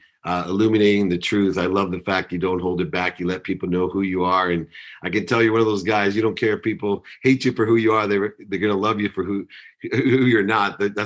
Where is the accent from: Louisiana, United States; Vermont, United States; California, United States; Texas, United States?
California, United States; San Diego; You know, I'm from San Diego. It's a great place, but you know, after 10 p.m., it's nothing like Miami